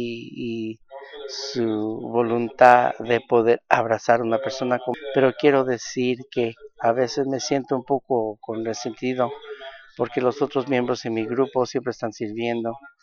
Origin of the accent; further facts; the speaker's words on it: California, United States; Yo soy de California, la área interior del norte, área 7, distrito 11.